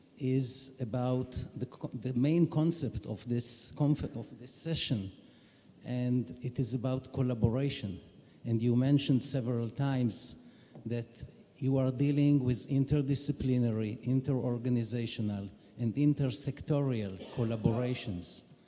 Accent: Hungary; born there; English is a second language; I was born in Hungary.

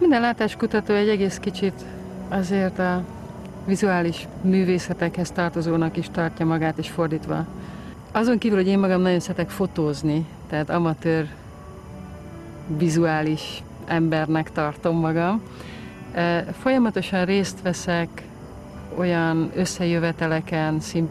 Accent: Budapest, Hungary; A 60-as években nőttem fel a Feneketlen tó partján, a 11. kerületben.

